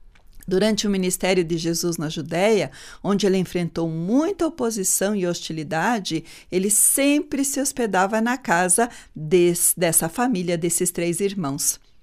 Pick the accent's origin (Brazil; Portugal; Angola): Brazil; Foz do Iguaçu, Paraná; born there; Como sou nascida lá e fazia mais de 30 anos que eu não visitava minha cidade natal